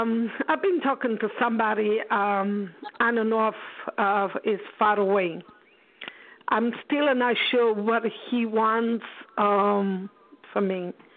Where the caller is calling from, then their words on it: Long Island, New York, United States; Long Island, New York.